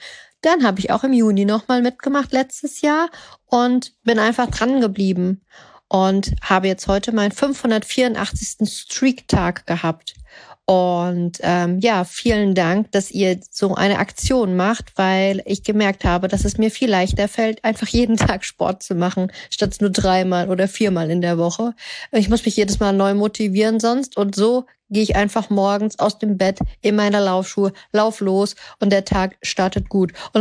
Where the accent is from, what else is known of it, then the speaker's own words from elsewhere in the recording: Darmstadt, Hesse, Germany; Ich komme aus Darmstadt. Ich bin 43 Jahre alt